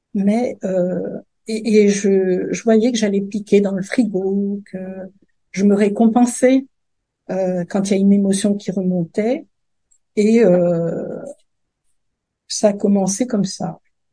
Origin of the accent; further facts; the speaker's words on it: Algeria; Alors, ma vie a commencé en Algérie. Je suis née en Algérie et j'ai vécu la guerre d'Algérie.